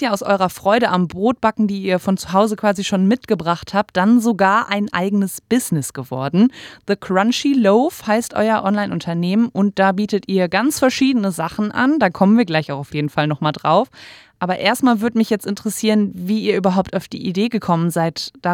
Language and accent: German; Germany; now in Australia; Wenn man als Deutscher nach Australien kommt, dann gibt es eine Sache, die man ziemlich schnell schmerzlich zu vermissen beginnt. Das ist deutsches Brot.